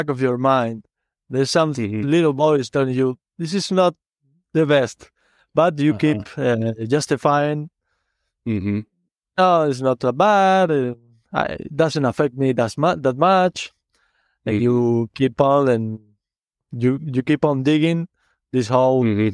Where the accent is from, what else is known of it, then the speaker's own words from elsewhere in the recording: Spain; I'm from Spain. I'm living right now in Barcelona.